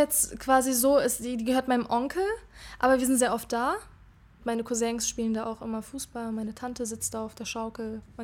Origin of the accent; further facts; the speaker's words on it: Berlin, Germany; Ja, Berliner. Richtige Berliner.